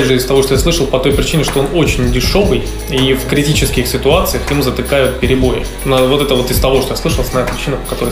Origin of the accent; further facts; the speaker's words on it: Veliky Novgorod, Novgorod Oblast, Russia; born there; В исторической столице Руси, в Великом Новгороде.